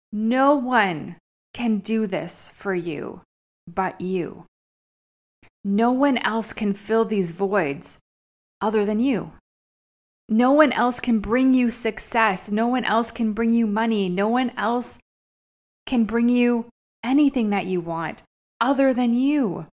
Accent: Canada; I'm Canadian.

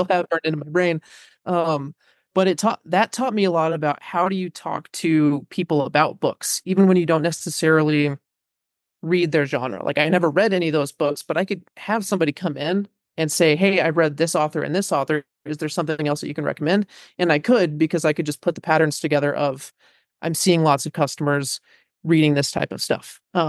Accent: Oklahoma, United States; I worked at a used bookstore in, I'm from Oklahoma, so it was in the Tulsa area.

